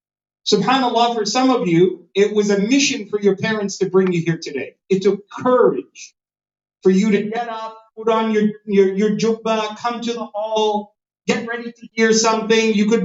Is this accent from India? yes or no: no; Canada; growing up in Canada, I was almost schizophrenic because I went to a public school, right? We didn't have Islamic schools and any of that.